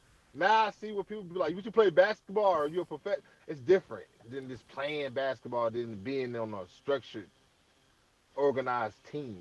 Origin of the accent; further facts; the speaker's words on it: New Jersey, United States; now in Greensboro, United States; I'm from New Jersey, but I live in Greensboro, North Carolina, reside in there.